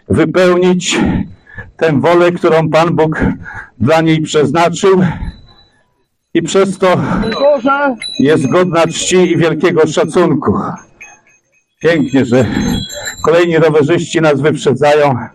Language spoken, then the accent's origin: Polish; Nowe Miasto Lubawskie, Warmian-Masurian Voivodeship, Poland; do mojego rodzinnego miasteczka Nowe Miasto Lubawskie